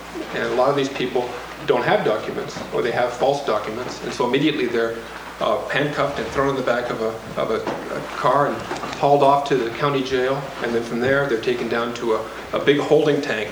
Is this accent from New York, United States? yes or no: no; Seattle, Washington, United States; now in Burlington, United States; I live in Burlington, Washington. I grew up in the Seattle area.